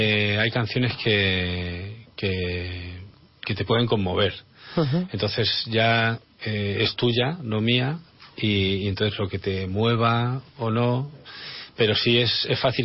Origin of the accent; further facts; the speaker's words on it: Albacete, Castilla-La Mancha, Spain; also born or lived in Ireland; a los 20 me fui a vivir a Albacete, que es de donde soy